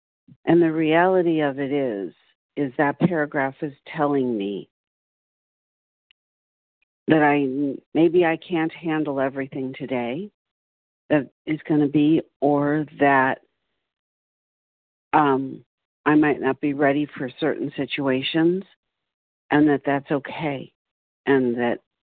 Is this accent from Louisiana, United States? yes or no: no; California, United States; and I am from California